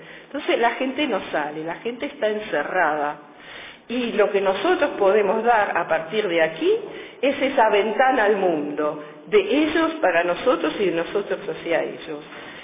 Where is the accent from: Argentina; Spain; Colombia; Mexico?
Argentina; now in France; Y yo como argentina, aunque vivo en Francia, yo me siento argentina